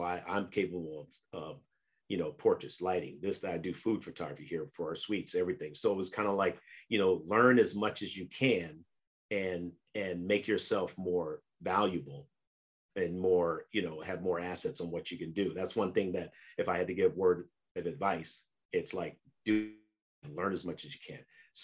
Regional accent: San Francisco, California, United States; I mean, I go back from being, you know, growing up in San Francisco as a kid, throwing newspapers and always had a love for football

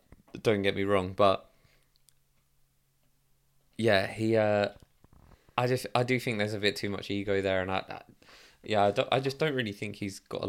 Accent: United Kingdom; But it shouldn't be like that. We're British.

